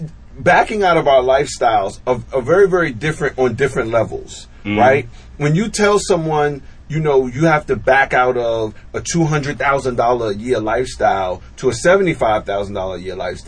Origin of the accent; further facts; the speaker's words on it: Brooklyn, New York, United States; Cause you know, I'm a nigga from Brooklyn.